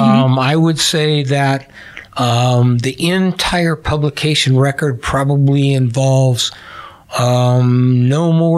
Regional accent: Wyoming, United States; So I was born and raised in Northern Wyoming.

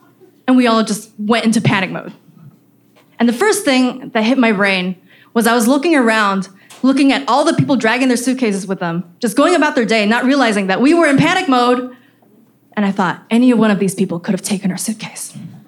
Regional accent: Taiwan; English is a second language; So growing up in Taiwan, my favorite movie was Mulan, because like Mulan, I had a mother who wanted me to be a proper lady.

